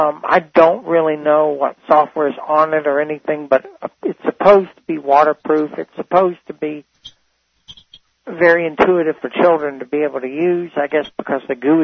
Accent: Memphis, Tennessee, United States; originally I'm from Memphis, but I moved back.

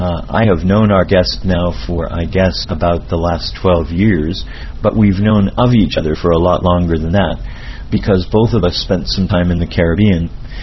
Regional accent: Miami, Florida, United States; Good evening … from Miami, Florida.

